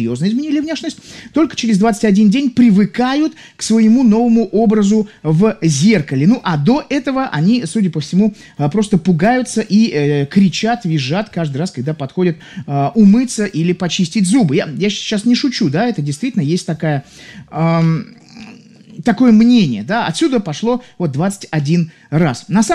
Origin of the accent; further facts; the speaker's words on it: Saint Petersburg, Russia; Я из Санкт-Петербурга.